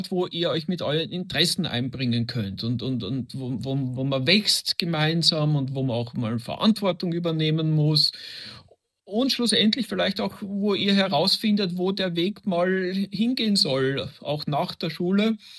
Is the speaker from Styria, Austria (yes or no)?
no; Vienna, Austria; now in Switzerland; Ich komme ursprünglich aus Wien, lebe aber jetzt seit 26 Jahren schon in der Schweiz.